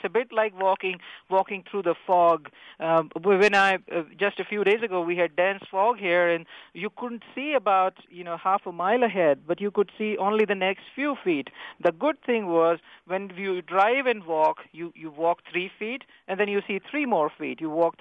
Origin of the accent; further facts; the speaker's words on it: India; English is a second language; now in United States; when I came originally from India, You perhaps can get from my little accent there. But when I came to U.S. in 1995